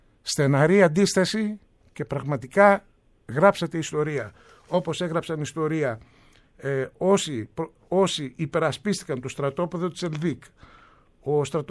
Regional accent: Syros, South Aegean, Greece; σε ένα από τα θερινά σινεμά που υπήρχαν στο νησί μου, στη Σύρο.

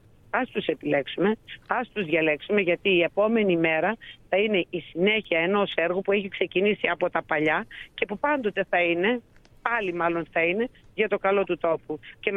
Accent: Greece; είμαι Ελληνίδα

